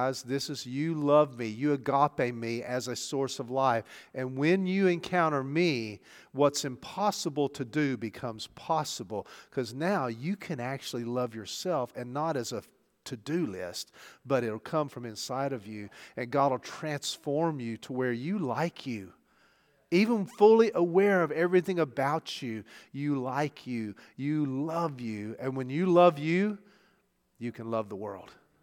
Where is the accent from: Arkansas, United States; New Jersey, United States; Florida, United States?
Arkansas, United States; Okay, just because we're from Arkansas, we don't do sheep.